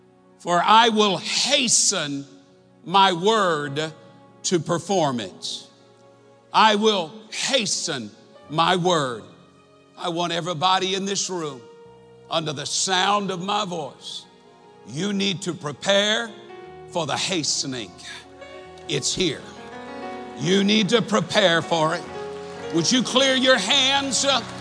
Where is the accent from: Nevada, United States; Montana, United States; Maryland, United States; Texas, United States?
Texas, United States; Now, folks, I am from Texas.